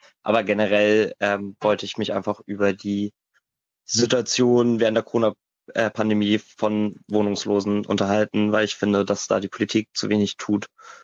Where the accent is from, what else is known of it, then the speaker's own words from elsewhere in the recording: Hamburg, Germany; ich komme aus Hamburg, ich bin 19 Jahre alt